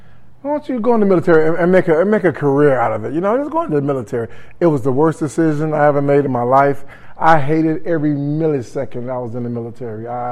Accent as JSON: {"language": "English", "town": "Chicago", "region": "Illinois", "country": "United States", "tie": "born or raised there", "said": "So I was born and half raised in Chicago, got jumped in a gang at a very early age."}